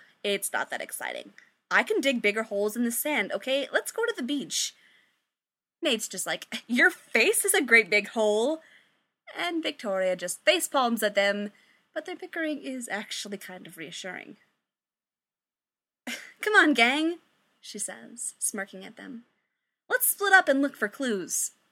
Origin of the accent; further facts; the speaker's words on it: United Kingdom; I don't know, I'm British.